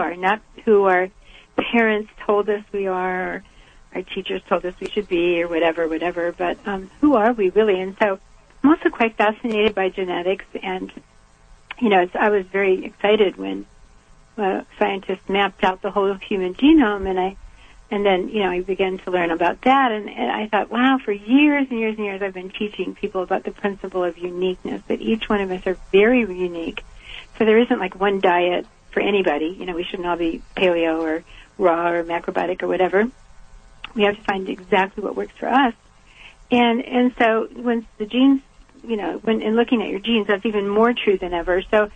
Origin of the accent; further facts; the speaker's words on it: Georgia, United States; I was raised in the South in Georgia, and I was it was hard to be me because I thought differently than other people